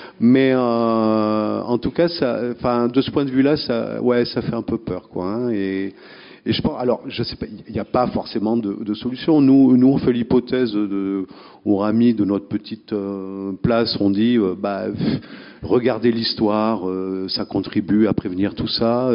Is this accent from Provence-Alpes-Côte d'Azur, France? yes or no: no; Nantes, Pays de la Loire, France; born there; now in Bordeaux, France; Moi, je suis né à Nantes, je suis venu à Bordeaux hein, pour relever le niveau.